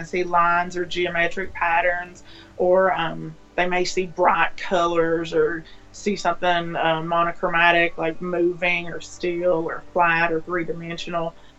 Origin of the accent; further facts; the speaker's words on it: Kentucky, United States; And I'm from Kentucky, and I love everything morbid.